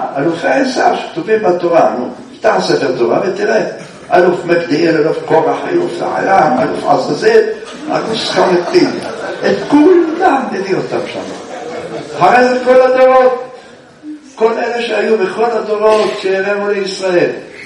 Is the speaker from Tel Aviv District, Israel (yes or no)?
no; Jerusalem, Jerusalem District, Israel; אני ירושלמי ואני לא כך, לא עובר שם